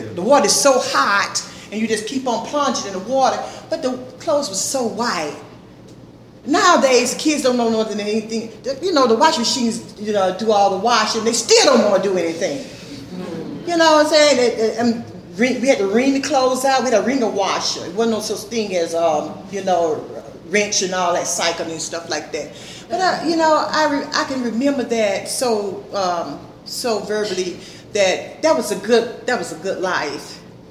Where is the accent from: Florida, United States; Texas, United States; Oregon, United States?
Florida, United States; Apalachicola; I'm from Apalachicola.